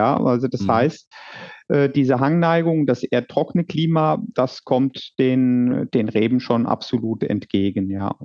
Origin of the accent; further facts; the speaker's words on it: Horweiler, Rhineland-Palatinate, Germany; ich bin in Horweiler auch aufgewachsen, ja, genau. Also schon seit Kindesbeinen an lebe ich da, also auf dem gleichen Grundstück